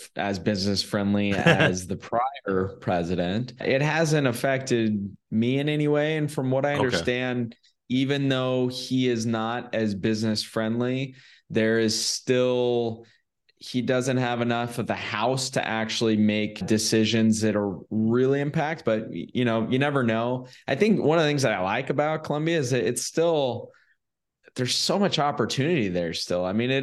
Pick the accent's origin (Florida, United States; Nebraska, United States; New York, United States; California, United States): California, United States; I'm from California originally.